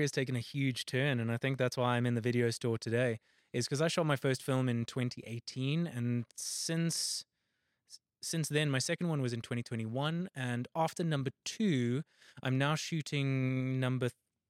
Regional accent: Johannesburg, Gauteng, South Africa; Born and raised in Johannesburg. Been here my whole life.

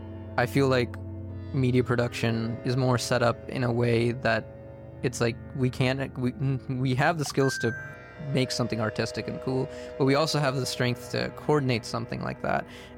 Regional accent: Nepal; also born or lived in Kansas / Northern Virginia; now in Richmond, United States; I'm from Nepal, Kansas, and Northern Virginia, and now I'm from Richmond.

